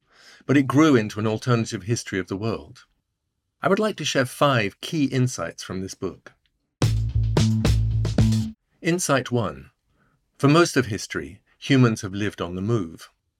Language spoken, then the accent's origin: English; England, United Kingdom; I was brought up in England, but have spent much of my adult life on the move, particularly living and traveling in North Africa and the Middle East.